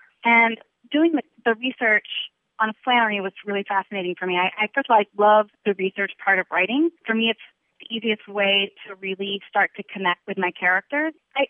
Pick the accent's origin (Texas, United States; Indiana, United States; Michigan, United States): Texas, United States; Abilene; I grew up in Abilene in West Texas.